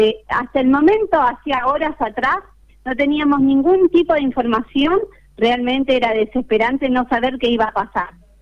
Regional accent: Santo Tomé, Corrientes, Argentina; también soy comerciante de Santo Tomé.

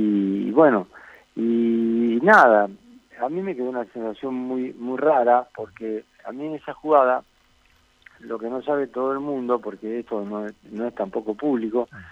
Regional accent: San Fernando, Buenos Aires Province, Argentina; somos de San Fernando, ajá, provincia de Buenos Aires.

